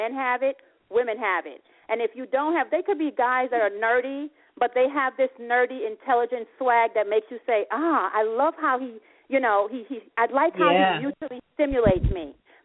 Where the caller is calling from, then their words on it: Atlanta, Georgia, United States; Hey, this is … I'm calling from Atlanta.